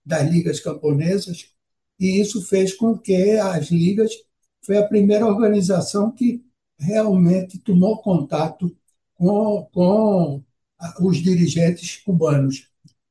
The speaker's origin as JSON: {"language": "Portuguese", "town": "Recife", "region": "Pernambuco", "country": "Brazil", "tie": "born or raised there", "said": "eu sou recifense, nasci aqui mesmo no Recife, e só fomos para Cuba pouco antes, talvez assim, digamos, pouco antes do golpe militar"}